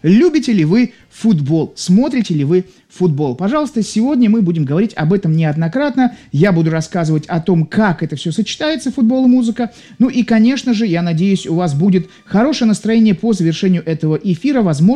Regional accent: Saint Petersburg, Russia; я из Петербурга, я болею за «Зенит».

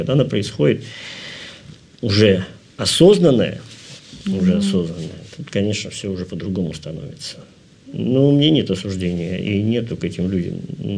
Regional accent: Saint Petersburg, Russia; moved away as an adult; now in London, United Kingdom; мы тогда из Питера 90-х приехали в Лондон

